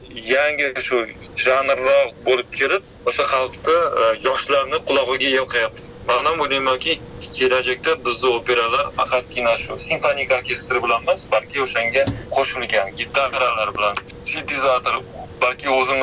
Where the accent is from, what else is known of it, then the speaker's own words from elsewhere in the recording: Nukus, Karakalpakstan, Uzbekistan; born there; Nukusda tug'ilganman.